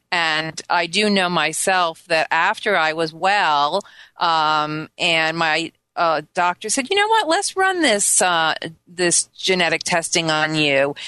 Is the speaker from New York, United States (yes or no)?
yes; Long Island, New York, United States; I grew up on Long Island. Hey, loaded with petrochemicals down there, right?